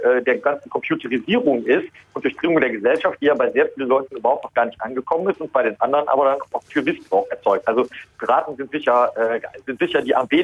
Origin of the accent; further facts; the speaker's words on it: Cologne, North Rhine-Westphalia, Germany; da ich als Kölner eben Ministerpräsident werde